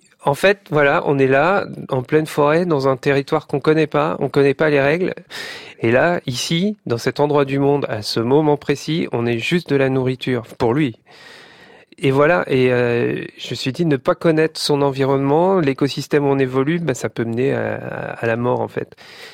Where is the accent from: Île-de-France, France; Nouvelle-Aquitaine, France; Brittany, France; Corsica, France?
Brittany, France; Brest; born there; Je suis né à Brest.